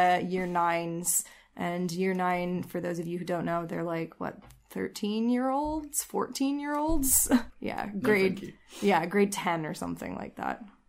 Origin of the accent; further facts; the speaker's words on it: Canada; now in United Kingdom; I am originally from Canada. We are both in the UK at the moment. I've been here for about 10 years almost. Just under 10 years.